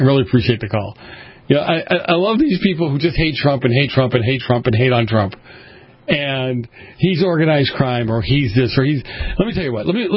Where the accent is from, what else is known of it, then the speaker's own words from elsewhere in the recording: Boston, Massachusetts, United States; Dave, I grew up in Boston in the early 70s, hardcore Italian section. Irish people ran the city of Boston.